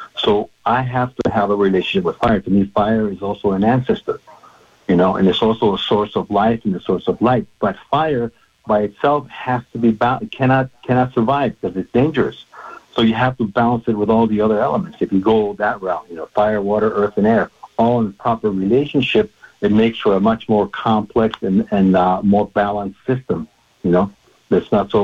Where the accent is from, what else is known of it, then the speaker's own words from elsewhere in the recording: Guatemala; I'm from Guatemala originally, and every other mountain in Guatemala is a volcano.